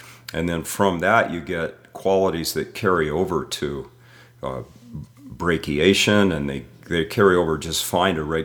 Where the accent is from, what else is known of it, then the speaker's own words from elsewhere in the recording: Midwest, United States; I grew up wrestling in the Midwest.